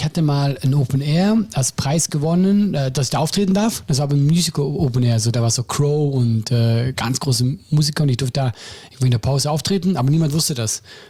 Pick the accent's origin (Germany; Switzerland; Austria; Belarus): Switzerland; weil Österreich und Deutschland sind ja für mich als Schweizer beides fremde Länder.